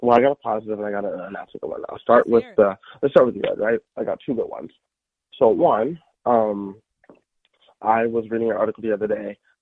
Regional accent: Massachusetts, United States; So, because I'm from Massachusetts. I've met Liz Warren many, many times.

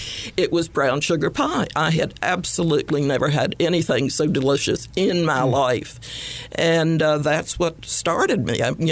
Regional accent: Raleigh, North Carolina, United States; born there; I was born in Raleigh after they came back to Raleigh.

